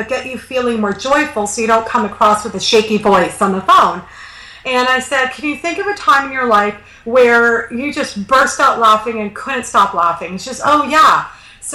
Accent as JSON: {"language": "English", "country": "Canada", "said": "I'm Canadian, so I don't have an opinion on his politics."}